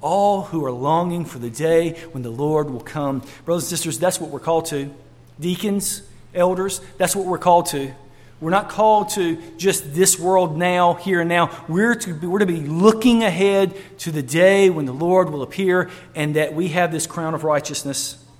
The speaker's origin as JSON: {"language": "English", "region": "North Carolina", "country": "United States", "tie": "born or raised there", "accent": "North Carolina", "said": "I didn't. I grew up in North Carolina. Most of you know that from my accent. And I grew up with fields all around me."}